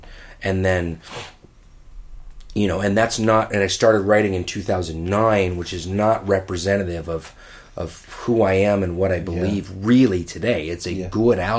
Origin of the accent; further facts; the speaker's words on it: Detroit, Michigan, United States; I grew up in Detroit in the mid 90s and there was no act saying it was cool to be from Detroit.